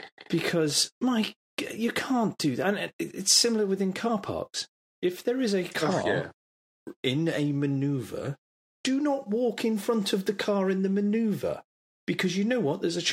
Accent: England, United Kingdom; Well, I will, because I'm clearly English.

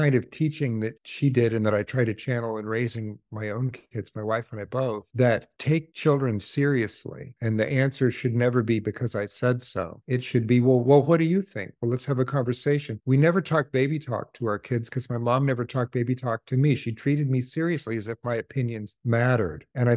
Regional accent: Portland, Oregon, United States; so I grew up in Portland, Oregon, where it's mostly cloudy all the time.

